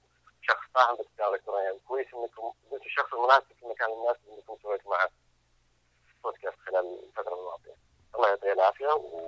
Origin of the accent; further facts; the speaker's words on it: Saudi Arabia; مو قد ناضجه عندنا في السعوديه هنا او في الخليج عموما